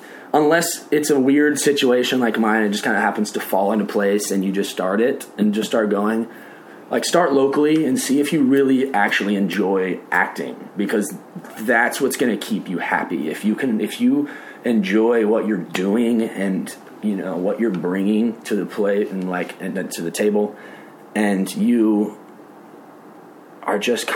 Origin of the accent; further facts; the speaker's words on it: Nashville, Tennessee, United States; And obviously, I grew up in Nashville, so that kind of helps a lot of singing.